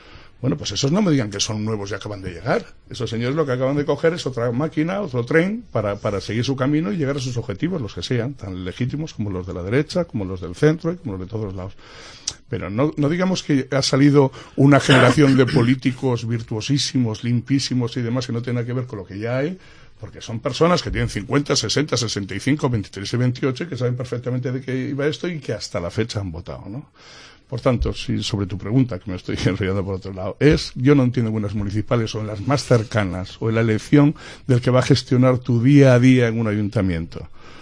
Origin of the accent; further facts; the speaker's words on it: Torrelavega, Cantabria, Spain; yo soy de Torlavega, yo no conozco absolutamente a nadie de Podemos de Torlavega.